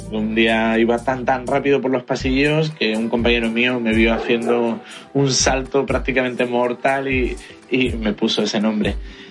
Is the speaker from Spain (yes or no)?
yes; Spain; Porque además yo soy español y bueno, aquí me estáis escuchando sin acento mexicano ni nada